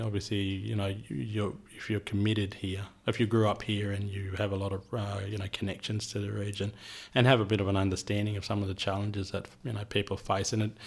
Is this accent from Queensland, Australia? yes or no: yes; Innisfail, Queensland, Australia; I grew up in Innisfail